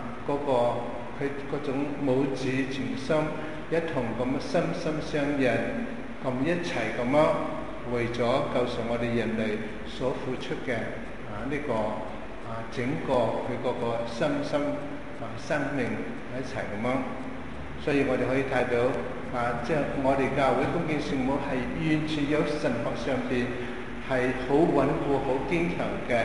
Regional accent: Hunan, China; now in Hong Kong, China; 即是以我鄉下的地方，以即係成個湖南省成個湖南省得25個神父啫

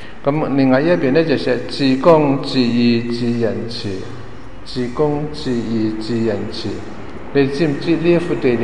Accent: China; 在我们中国人呢在中国大陆很多教会呢很多礼物

